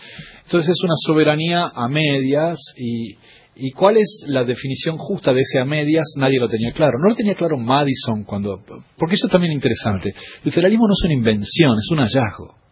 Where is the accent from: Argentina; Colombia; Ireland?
Argentina; Buenos Aires; accent: porteño; Además, yo con mi acento porteño, ¿viste?